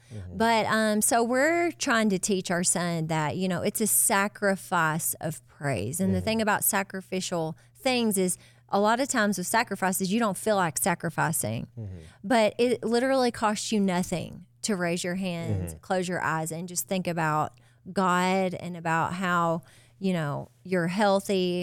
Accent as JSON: {"language": "English", "country": "United States", "tie": "born there", "said": "I was born in America."}